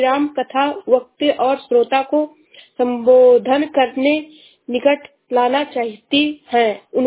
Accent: Uttar Pradesh, India; मैं जिला सरावस्ती से हूँ।

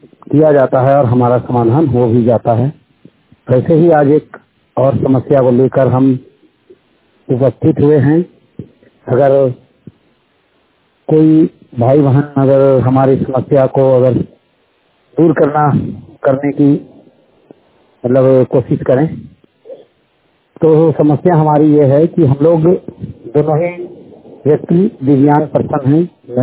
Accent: Jharkhand, India; मैं झारखंड राज्य जिला गुमला बच्चा डिवीजन का निवासी हूँ।

